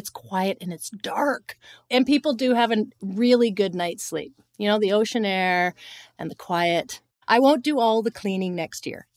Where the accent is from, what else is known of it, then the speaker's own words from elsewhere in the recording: Bowmanville, Ontario, Canada; I grew up in Bowmanville